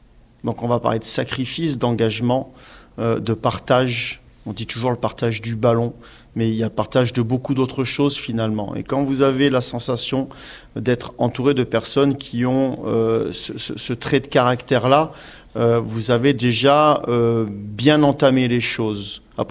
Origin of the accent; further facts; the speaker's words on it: Grenoble, Auvergne-Rhône-Alpes, France; born there; Moi, je suis né à Grenoble. j'ai vécu 11 ans en Afrique. Je suis revenu à Grenoble 2 années. Et j'ai fait 17 ans à Antibes, 10 ans à Paris et 1 année à Rouen, vous voyez. 11 ans à Paris.